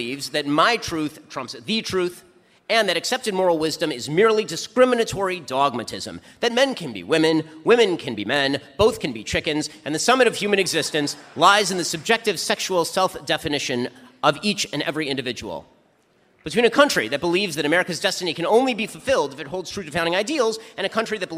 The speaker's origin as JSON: {"language": "English", "country": "United States", "said": "along with my home country of the United States."}